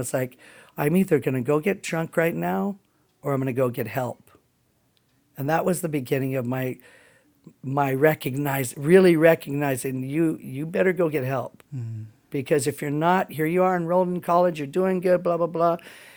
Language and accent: English; Alaska, United States; There was a lot of peer pressure, you know, where I grew up. And I'm from the Bristol Bay region.